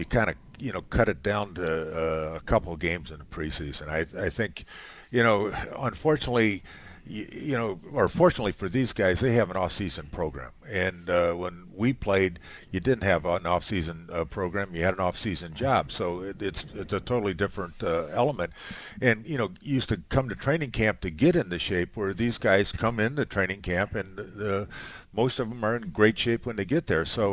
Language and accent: English; Illinois, United States; Well, I grew up outside of Chicago, so Chicago's tough to beat in my book.